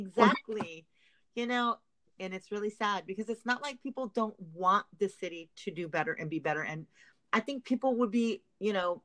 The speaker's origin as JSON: {"language": "English", "town": "Fontana", "region": "California", "country": "United States", "said": "Now, I am from Fontana originally."}